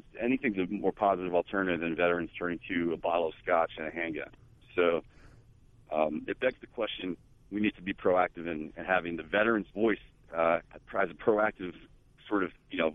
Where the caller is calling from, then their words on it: Missouri, United States; I'm calling from Missouri, just at home.